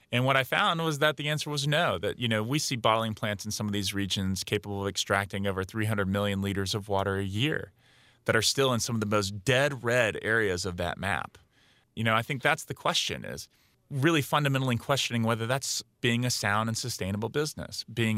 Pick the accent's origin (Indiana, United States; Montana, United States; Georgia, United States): Georgia, United States; Atlanta; I grew up in Coke country. I grew up in Atlanta, Georgia.